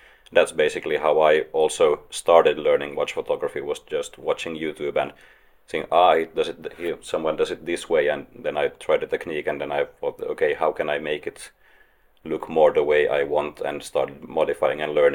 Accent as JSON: {"language": "English", "town": "Helsinki", "region": "Uusimaa", "country": "Finland", "said": "I'm a photographer from Helsinki, Finland."}